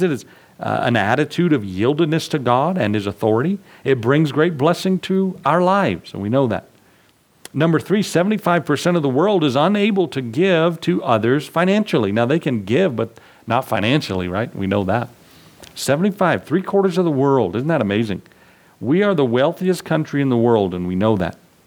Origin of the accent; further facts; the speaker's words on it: United States; We're so privileged to be Americans.